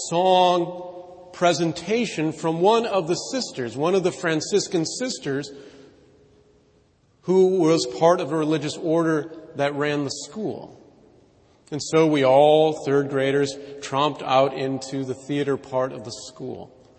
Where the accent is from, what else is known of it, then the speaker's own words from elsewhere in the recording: La Crosse, Wisconsin, United States; African-American member of the Franciscan Sisters of Perpetual Adoration based in my hometown in La Crosse.